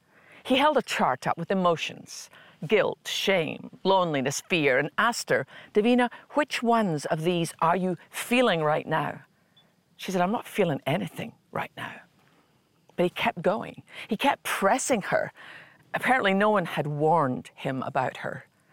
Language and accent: English; Scotland, United Kingdom; it was based on something that I learned as a little girl growing up in Scotland.